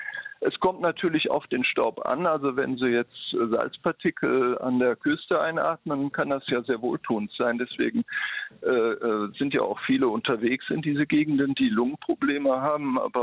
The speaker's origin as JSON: {"language": "German", "region": "Rhineland", "country": "Germany", "said": "also als ich gerade anfing in Bayern und ich komme ja aus dem Rheinland, da war das Bayernland mir erstmal völlig unvertraut und fremd"}